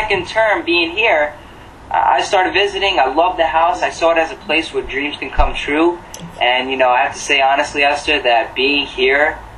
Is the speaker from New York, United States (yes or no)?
yes; New York City, New York, United States; my personal background, real quick, in a nutshell, is pretty much I born and raised in New York City.